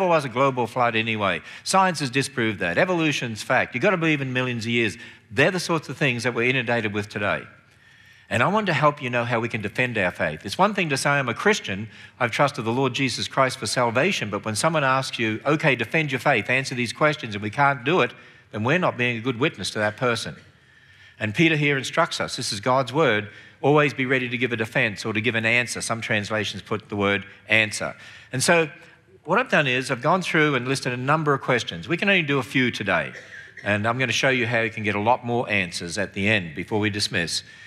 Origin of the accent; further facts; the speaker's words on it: Australia; accent: southern; I have a southern accent. Very deep southern. I come from Australia originally.